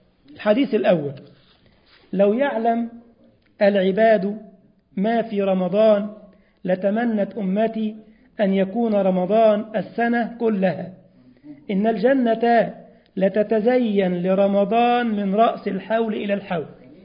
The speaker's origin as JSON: {"language": "Arabic", "country": "Egypt", "said": "يعني كما يقال عندنا في مصر، بيجيب لك من كل فيلم أغنية"}